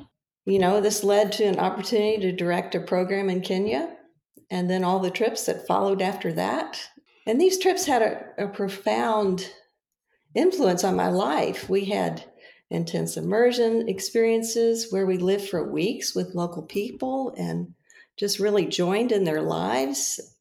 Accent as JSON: {"language": "English", "town": "Louisville", "region": "Kentucky", "country": "United States", "tie": "born or raised there", "said": "I grew up in Louisville, Kentucky. I came to Christ at 16 through a youth group."}